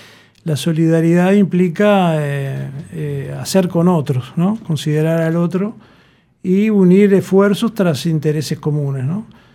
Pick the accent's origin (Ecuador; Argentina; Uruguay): Uruguay; Como uruguayo yo también me siento privilegiado por la cobertura amplia que tenemos de seguridad social en el país